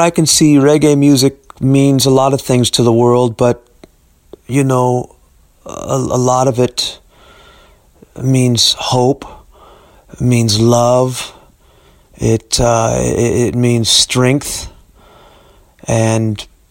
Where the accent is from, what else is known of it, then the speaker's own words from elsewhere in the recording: California, United States; also born or lived in Long Beach; I'm from the United States. I was born in a town called Long Beach in California, in Southern California. And when I was a little boy, my family moved up to Northern California, which is where I reside now for most of my life, really.